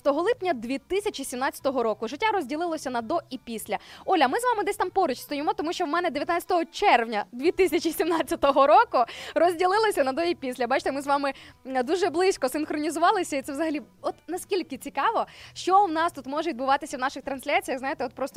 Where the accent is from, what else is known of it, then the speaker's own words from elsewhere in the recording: Sarny, Rivne Oblast, Ukraine; Вараш, друзі, це сусіднє місто до міста Сарни, мого рідного міста, де я народилася.